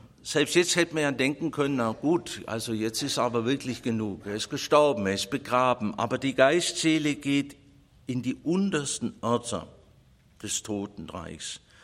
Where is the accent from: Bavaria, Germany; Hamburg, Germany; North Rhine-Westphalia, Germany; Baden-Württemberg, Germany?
Baden-Württemberg, Germany; Ich sehe das natürlich als Schwabe ganz anders.